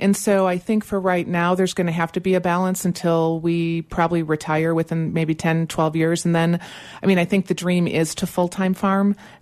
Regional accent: Madison, Wisconsin, United States; actually, I grew up in a city in Madison. We're both from Wisconsin.

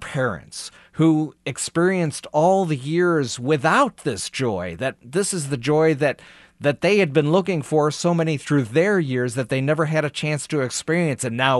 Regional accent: Chicago, Illinois, United States; I grew up in Chicago, as some know

